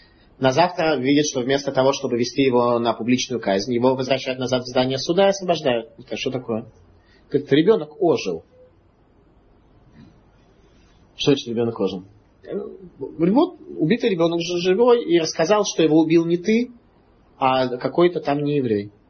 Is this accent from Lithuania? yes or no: yes; Vilnius, Vilnius County, Lithuania; Я из Вильнюса, поэтому отношусь к тем, кто митнагдим, не согласен с хасидизмом.